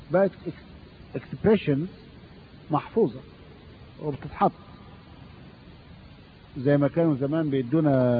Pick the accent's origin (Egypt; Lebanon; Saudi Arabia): Egypt; Upper Egypt; اي احنا عندنا في الصعيد وفي الفلاحين موجوده